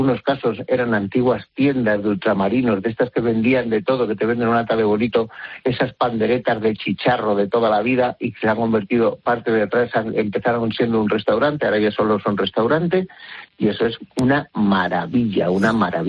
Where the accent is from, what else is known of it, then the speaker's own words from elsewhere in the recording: Villacastín, Castile and León, Spain; él venía a buscarnos a mi pueblo, a Villacastín, a casa de mi amigo Luis